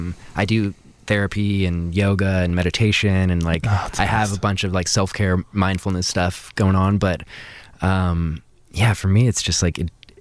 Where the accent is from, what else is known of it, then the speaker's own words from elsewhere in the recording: Washington, United States; Kind of in the Montlake area.